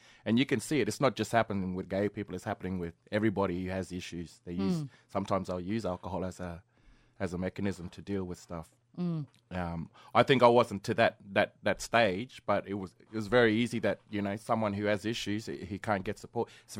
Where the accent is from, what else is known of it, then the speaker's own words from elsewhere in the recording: Mackay, Queensland, Australia; also born or lived in Torres Strait; I grew up in Mackay and probably in the Torres Strait as well and a few towns along the coast there, East Coast. I was a bit of a runaround kid growing up.